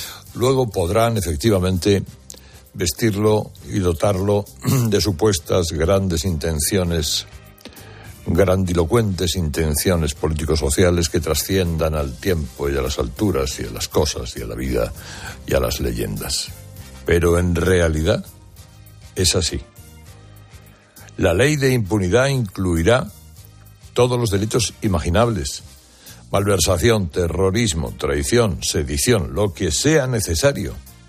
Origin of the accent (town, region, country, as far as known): Spain